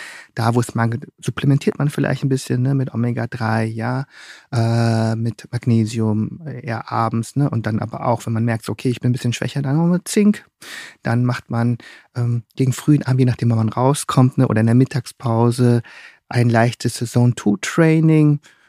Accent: Hamburg, Germany; kenne ich als Hamburger nicht.

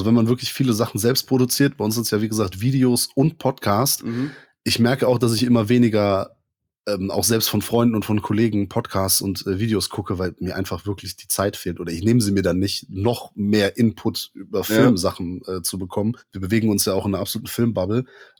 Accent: Rhineland, Germany; Wir kommen aus dem Rheinland und sprechen trotzdem Hochdeutsch.

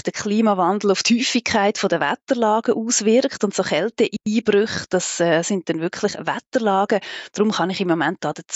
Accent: Switzerland; Also bei uns in der Schweiz haben wir einen Eisheiligen weniger.

